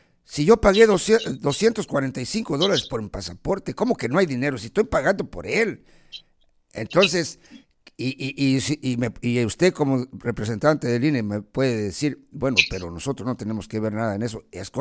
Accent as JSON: {"language": "Spanish", "country": "Mexico", "said": "porque somos mexicanos, mandamos mucho dinero a nuestra familia"}